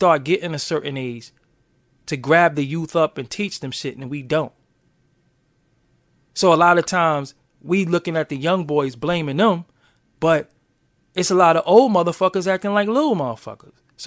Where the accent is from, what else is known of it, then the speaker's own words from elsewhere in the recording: Brooklyn, New York, United States; And, yo, I'm from Brooklyn. I love Brooklyn.